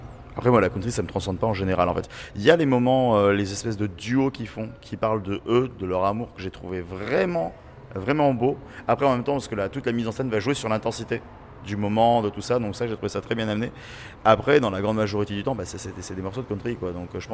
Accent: France; on est français, hein, donc déjà ne serait-ce que là, la country c'est pas du tout notre culture

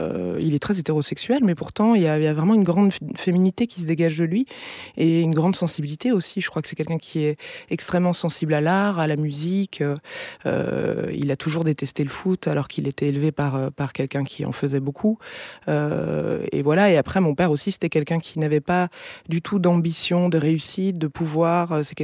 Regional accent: Forbach, Grand Est, France; moi j'ai grandi en Lorraine, à Forbach, c'est une petite ville à la frontière allemande. Et j'ai grandi dans une famille, enfin dans une région ouvrière, mais dans une famille de fonctionnaires

